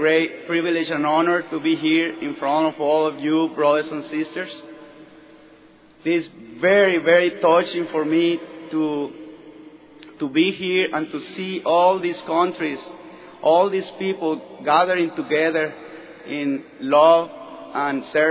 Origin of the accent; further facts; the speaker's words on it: Sonora, Mexico; English is a second language; I grew up in a family of eight brothers and sisters. I grew up in Mexico, in Sonora State. And I started drinking when I was 9 years old.